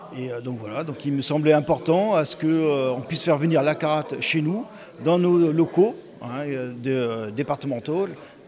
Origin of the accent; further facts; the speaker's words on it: Bastia, Corsica, France; que la karaté vienne chez nous, à Bastia, et regrouper tous les adhérents de la région